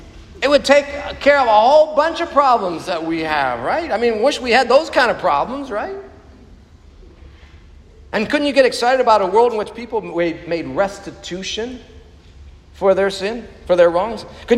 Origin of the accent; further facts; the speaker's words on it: Ohio, United States; I'm from Ohio.